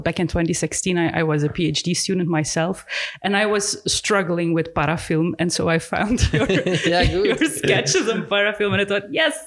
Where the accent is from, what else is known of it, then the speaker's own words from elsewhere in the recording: Belgium; I'm from Belgium